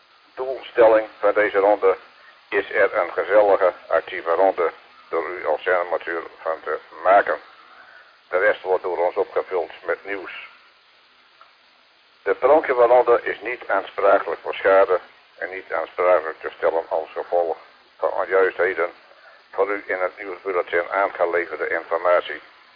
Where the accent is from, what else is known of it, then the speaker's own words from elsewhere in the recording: Zuidoord, Groningen, Netherlands; uit Zuidoord in Groningen.